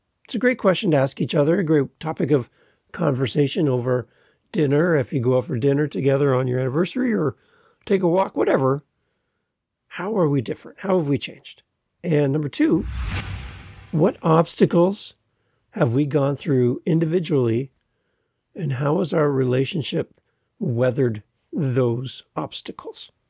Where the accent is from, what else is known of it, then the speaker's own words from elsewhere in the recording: Canada; So as a Canadian driving down through Vermont and all that area, we had a great time there and great memories.